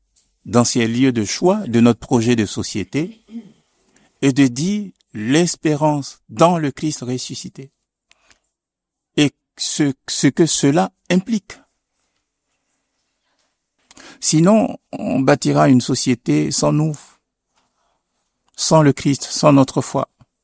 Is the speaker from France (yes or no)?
no; Côte d’Ivoire; now in Switzerland; Alors moi, je suis originaire de la Côte d'Ivoire. Je sais que j'ai exercé comme prêtre en Afrique.